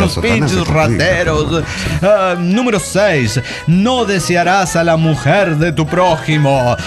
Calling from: Coatzacoalcos, Veracruz, Mexico; de Coatzacoalcos, Veracruz.

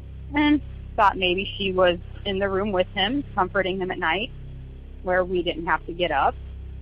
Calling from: Wapello, Iowa, United States; I'm calling from Wapello, Iowa.

